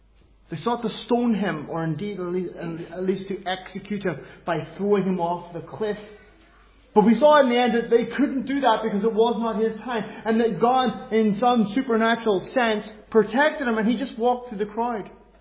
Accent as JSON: {"language": "English", "region": "Northern Ireland", "country": "United Kingdom", "said": "I come from Northern Ireland."}